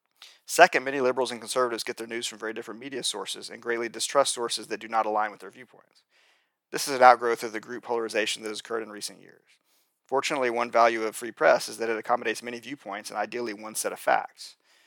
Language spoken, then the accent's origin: English; Oklahoma, United States; The death rates for my home state of Oklahoma was 5.25%